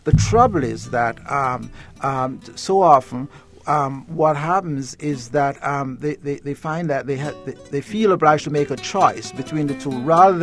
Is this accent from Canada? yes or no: no; Jamaica; first language Jamaican Creole; when I was growing up in Jamaica, I had to switch codes to an even greater degree. I grew up with Creole